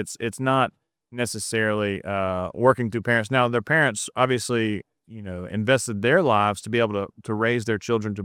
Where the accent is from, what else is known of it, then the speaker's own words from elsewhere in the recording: Mississippi, United States; I'm from Mississippi.